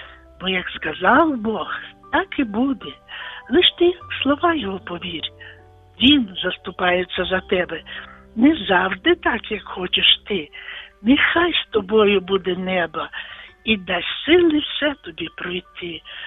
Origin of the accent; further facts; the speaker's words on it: Volyn Oblast, Ukraine; я з Волині.